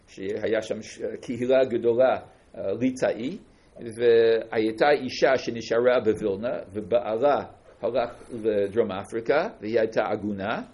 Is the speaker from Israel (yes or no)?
no; Bronx, New York, United States; כאשר אני גדלתי בברונקס